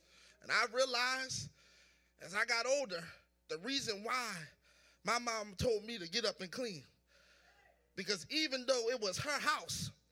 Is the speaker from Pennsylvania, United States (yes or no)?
yes; Philadelphia, Pennsylvania, United States; Listen, I'm going to say what I got to say because I'm from South Philly and I ain't never been scared.